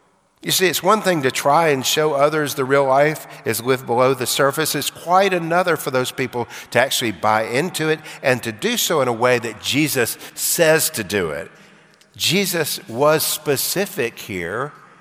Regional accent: Alabama, United States; When I was a kid growing up in Alabama, I spent a lot of time on various lakes

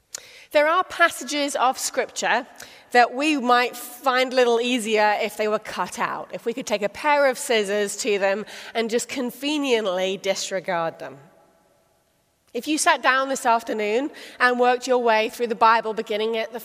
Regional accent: Oxford, South East England, United Kingdom; the church I grew up in Oxford

